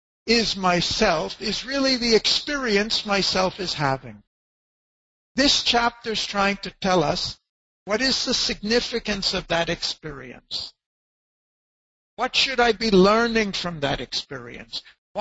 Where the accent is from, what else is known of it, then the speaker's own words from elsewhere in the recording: United States; now in India; Well, I'm an American. I came to India. I had this education.